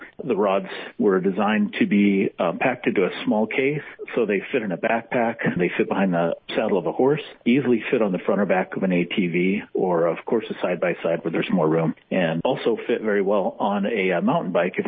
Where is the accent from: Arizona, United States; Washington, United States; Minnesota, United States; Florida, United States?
Washington, United States; now in Idaho, United States; I grew up fishing in the North Cascades and now live here in southeast Idaho.